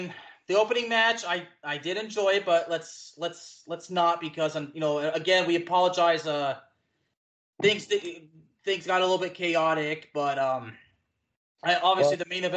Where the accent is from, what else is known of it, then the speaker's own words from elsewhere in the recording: Texas, United States; I mean, I'm a Texan, so I wouldn't know. Us Texans, we kind of handle things a little bit different